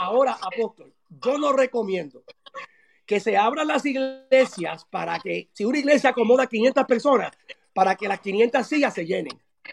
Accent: Puerto Rico; somos latinos, somos puertorriqueños, somos gente de abrazo, de cariño, de expresión.

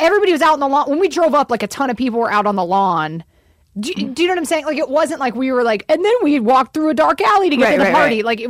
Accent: Georgia, United States; I grew up in Georgia, everybody.

